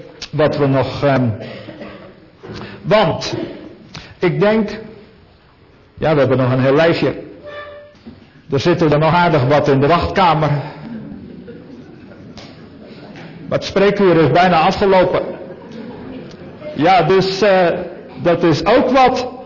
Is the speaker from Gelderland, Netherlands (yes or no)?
no; Oud-Beijerland, South Holland, Netherlands; wij hadden vroeger een huisarts bij ons in Oud-Beierland, waar ik als kind woonde.